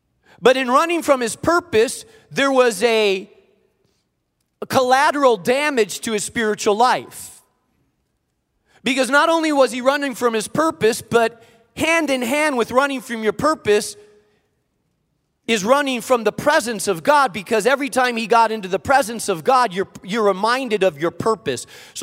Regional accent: Spain; I grew up in Spain.

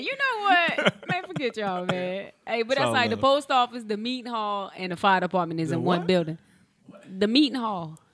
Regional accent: McConnells, South Carolina, United States; Originally from McConnell, South Carolina. Where is that? Small town.

